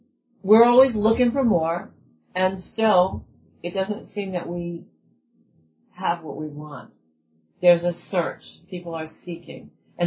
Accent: United States; I don't even want to say they because I'm American.

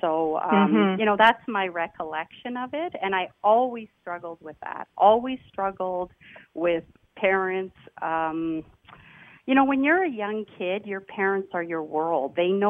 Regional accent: Toronto, Ontario, Canada; born there; English is a second language; My first language was not English, even though I was born in Toronto.

